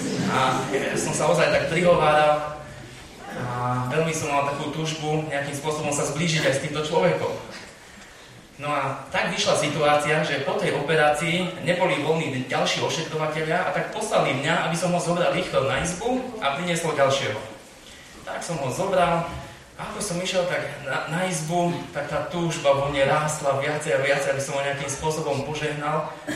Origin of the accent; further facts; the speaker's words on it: Dunajská Streda, Trnava Region, Slovakia; tam u nás v Dunajskej strede, tam máme také dvojjazyčné obecenstvo, alebo ľudskú populáciu, sú tam aj Slováci, aj Maďari.